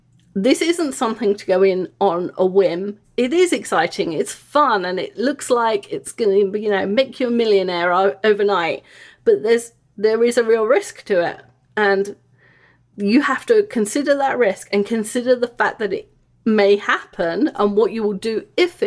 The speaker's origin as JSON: {"language": "English", "region": "England", "country": "United Kingdom", "tie": "born or raised there", "said": "I grew up in England, so I heard advertisements for stock things and other investment vehicles."}